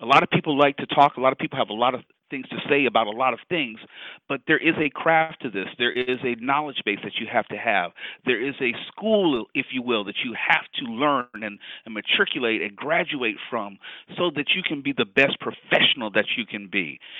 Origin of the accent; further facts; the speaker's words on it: Los Angeles, California, United States; also born or lived in Georgetown University; Born and raised in Los Angeles. Went to school on the East Coast, Georgetown University. But outside of that, I've always lived in the Los Angeles area proper.